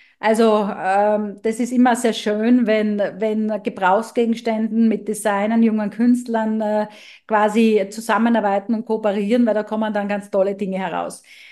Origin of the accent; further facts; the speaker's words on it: Graz, Styria, Austria; in meiner Geburtsstadt und Heimatstadt Graz